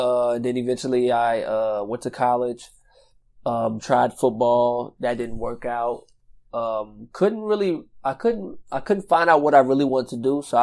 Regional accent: Cameron, Louisiana, United States; also born or lived in Lake Charles; Yeah, so I'm from Lake Charles, but I actually... from Cameron. Mm-hmm. I was raised my first 15 years in Cameron, and after Hurricane Rita, I moved to Lake Charles

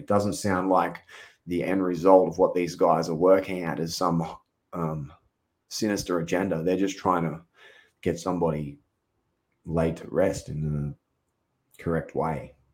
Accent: Australia; I'm an Australian. I handed it over.

